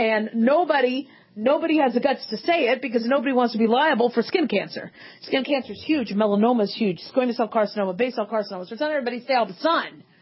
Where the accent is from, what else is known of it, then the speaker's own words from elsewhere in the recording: Phoenix, Arizona, United States; I mean, you know, we grew up in Phoenix. It was very, very hot.